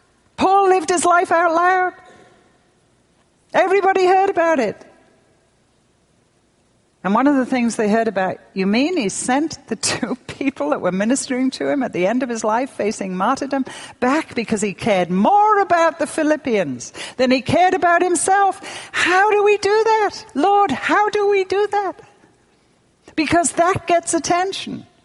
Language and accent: English; United Kingdom; Plus, I'm British. You do not intrude on people's privacy.